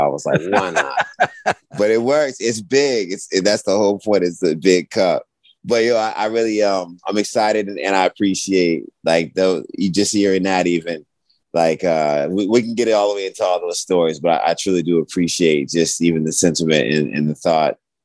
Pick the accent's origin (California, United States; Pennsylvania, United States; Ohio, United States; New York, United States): California, United States; Loma Linda; born there; So I was born in California, Loma Linda, right? And I don't really remember much of that, but I remember a little bit of it.